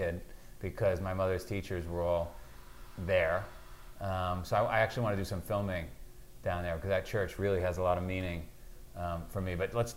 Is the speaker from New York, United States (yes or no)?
yes; Queens, New York, United States; So check this out. I grew up in Queens.